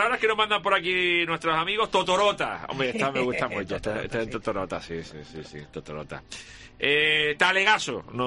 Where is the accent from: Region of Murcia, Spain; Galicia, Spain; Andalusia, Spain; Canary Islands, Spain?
Canary Islands, Spain; yo, como muchos canarios, también me voy a morder isla y me voy a quedar aquí, que hay que apoyar a nuestra tierra.